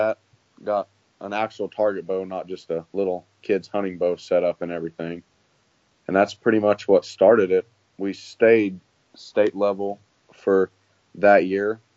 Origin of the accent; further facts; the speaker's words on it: Bowie, Texas, United States; I'm from Bowie, Texas